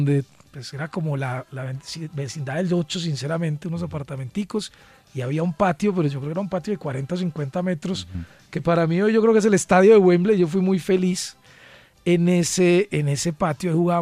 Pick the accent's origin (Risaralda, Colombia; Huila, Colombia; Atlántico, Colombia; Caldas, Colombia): Caldas, Colombia; Riosucio; also born or lived in Medellín; yo me bauticé y me crié en Río Sucio. Uh-huh. Río Sucio Caldas es un pueblo donde nosotros somos, yo me considero Río Sucio realmente.